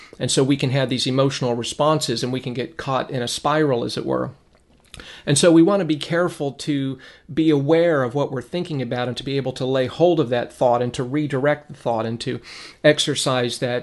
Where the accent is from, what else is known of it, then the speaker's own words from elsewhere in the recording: Lancaster, California, United States; when I was a young boy growing up in Lancaster, California, where I lived